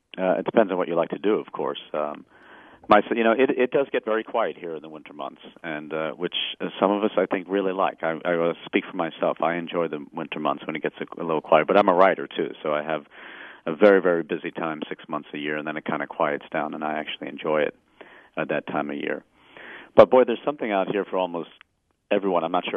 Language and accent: English; New York, United States; I just always thought there always were ambulances. I was from New York. I never even thought that some towns have a volunteer.